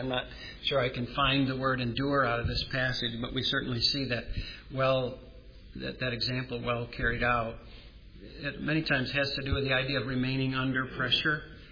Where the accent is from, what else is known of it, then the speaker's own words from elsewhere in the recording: New Berlin, New York, United States; Growing up in New Berlin, New York, testimony time on Sunday nights